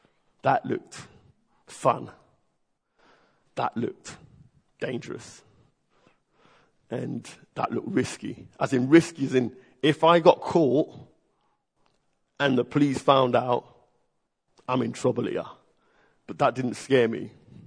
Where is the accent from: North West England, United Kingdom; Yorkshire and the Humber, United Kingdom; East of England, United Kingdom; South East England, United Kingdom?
North West England, United Kingdom; Liverpool; In the fact that I grew up in Liverpool, and I used to almost, I mean, I grew up in the church